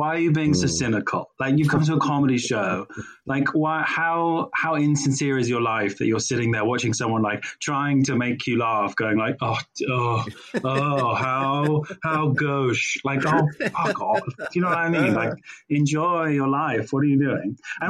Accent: South East England, United Kingdom; I grew up in Sussex, really.

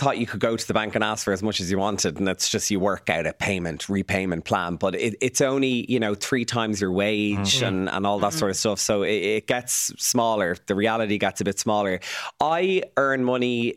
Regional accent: Dublin, Leinster, Ireland; the council house I grew up in Churchtown. We're being priced outside Dublin completely, but I actually want to live down the country

